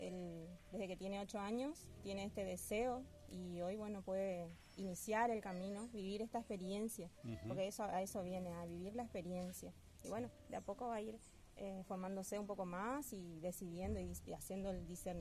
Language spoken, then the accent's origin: Spanish; Posadas, Misiones, Argentina; Somos de Posadas, de la comunidad de Santa Lucía, de los Miguelitas.